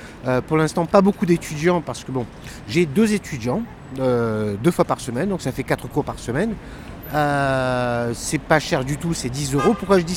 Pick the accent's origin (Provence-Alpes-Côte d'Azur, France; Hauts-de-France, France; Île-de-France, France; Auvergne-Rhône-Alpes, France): Provence-Alpes-Côte d'Azur, France; Marseille; moved away; J'adore le bruit de la mer, on est Marseillais ou on l'est pas.